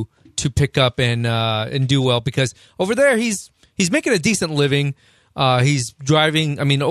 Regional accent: United States; I mean, I'm American, so...

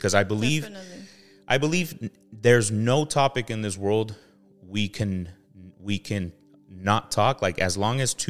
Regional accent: Compton, California, United States; But like right now, we grew up in Compton.

